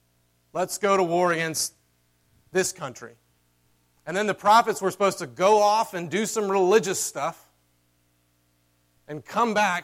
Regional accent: the South, United States; I'm from the South, so how this works is first you say, oh, bless their heart.

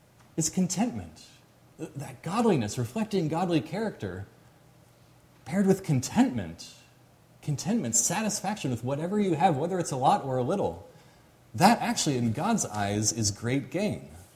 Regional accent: Arizona, United States; I mean, I grew up in Arizona. I mentioned that last week.

